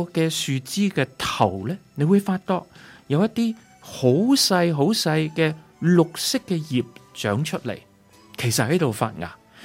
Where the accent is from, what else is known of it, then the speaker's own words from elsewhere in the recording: China; 我们中国人都是行阴历的